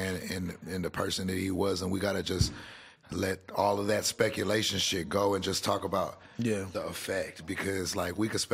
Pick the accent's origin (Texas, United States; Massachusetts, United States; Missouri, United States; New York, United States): Texas, United States; Corpus Christi; also born or lived in Kingsville, United States / Austin, United States; I'm from Texas. I'm from South Texas. I grew up in Corpus Christi. I was born in Kingsville.